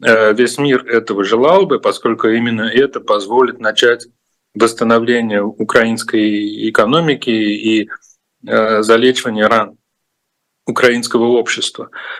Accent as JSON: {"language": "Russian", "country": "Russia", "said": "я сам изначально из России, поэтому мне неловко, представитель страны агрессора"}